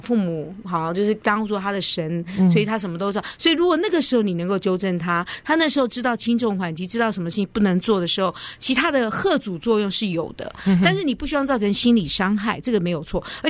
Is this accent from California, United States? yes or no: yes; California, United States; 还是说我们加州人觉得哇纽约真棒，我们应该都要像纽约一样呢